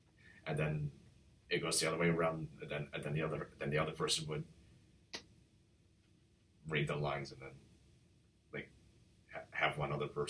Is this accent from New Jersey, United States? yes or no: yes; New Jersey, United States; restaurant called River Rock in New Jersey. That's where we're from. Well, no, not exactly, but we are from New Jersey.